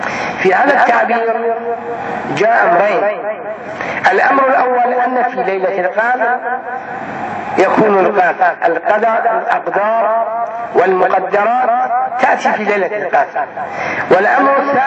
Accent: Iraq; رفع شرهم عن بلادنا العراق

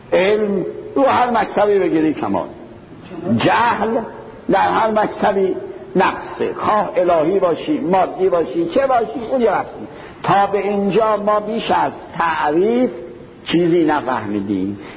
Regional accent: Shiraz, Fars, Iran; also born or lived in Qom; مرتب میرفتیم شهر خودم، رفتم شیراز

